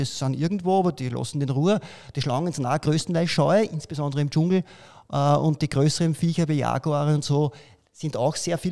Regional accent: Lower Austria, Austria; born there; now in Vienna, Austria; Bin ein gebürtiger Niederösterreicher, lebe aber schon knappe 30 Jahre in Wien.

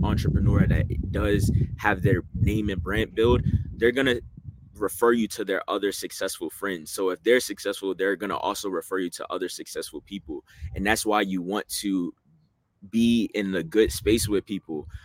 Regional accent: New Jersey, United States; also born or lived in Delaware; now in Atlanta, United States; I'm originally from Jersey, moved to Delaware, and then now I'm currently in ATL.

